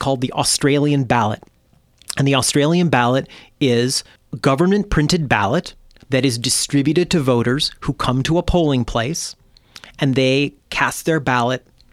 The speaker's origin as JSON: {"language": "English", "region": "Michigan", "country": "United States", "tie": "born or raised there", "said": "Yeah, in Michigan. I grew up in Michigan. You can vote for county drain commissioner."}